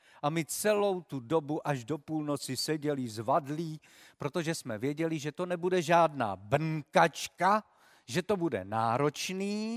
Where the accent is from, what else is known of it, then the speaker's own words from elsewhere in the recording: Havířov, Moravian-Silesian Region, Czechia; Já jsem se narodil ve Slezsku, žil jsem v Havířově